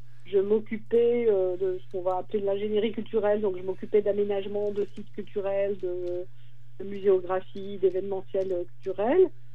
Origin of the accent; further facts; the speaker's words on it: Paris, Île-de-France, France; now in Arles, France; je suis parisienne montmartroise de naissance, d'une famille émigrée de la Haute-Loire.